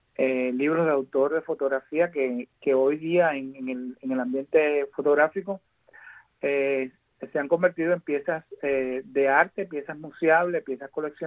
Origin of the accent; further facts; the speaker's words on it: Cuba; mi memoria soviética creciendo en Cuba